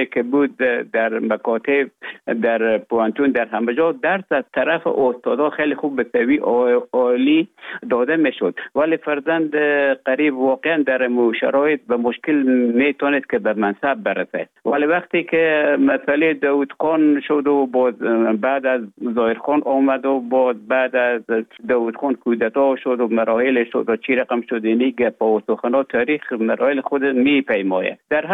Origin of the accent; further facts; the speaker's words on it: Afghanistan; moved away as an adult; also born or lived in Russia; now in Finland; به افغانستان تا زمانی که ببخشن طالبا آمدن من در افغانستان بودم. بعد از ای که از افغانستان طالبا آمدن به اوج گذاره محکمه که مشکل بود و آمدم به طرف های روسیه و از روسیه آمدم به ایجه به فنلاند.